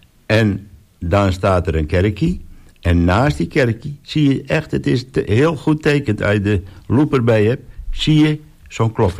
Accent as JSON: {"language": "Dutch", "town": "Slootdorp", "region": "North Holland", "country": "Netherlands", "tie": "born or raised there", "said": "En ik ben opgegroeid in Sloodorp, een klein dorpje in de kop van Noord-Holland."}